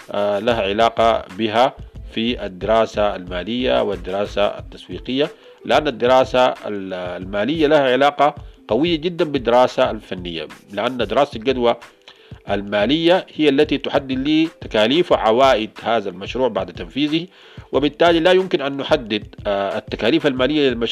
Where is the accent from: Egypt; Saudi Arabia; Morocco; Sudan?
Sudan; عندنا في السودان مثلا